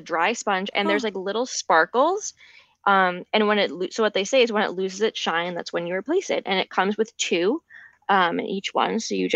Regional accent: Larchmont, New York, United States; It's Pink on Palmer and on Palmer Avenue in Larchmont, uh-huh. New York.

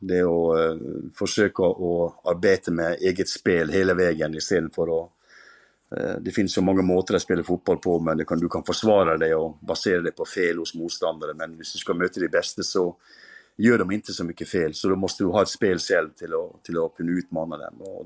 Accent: Norway; jag växte upp i Norge

